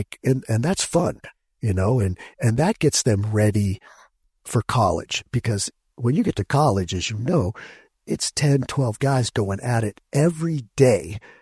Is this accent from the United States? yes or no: yes; Las Vegas, Nevada, United States; And then I grew up in Las Vegas, and so we went to church with the Tarkanians and stuff